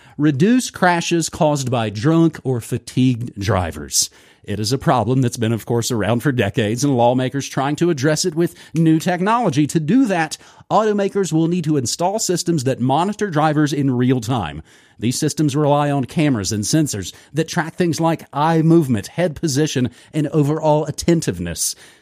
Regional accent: East Coast, United States; I'm originally from the East Coast.

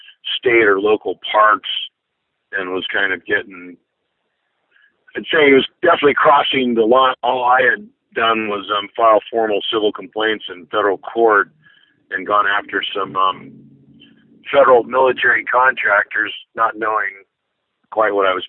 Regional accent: San Diego, California, United States; My hometown is San Diego, California

